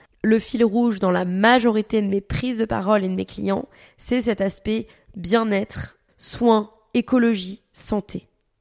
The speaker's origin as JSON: {"language": "French", "town": "Paris", "region": "Île-de-France", "country": "France", "moved": "yes", "said": "à la base, on vient de Paris."}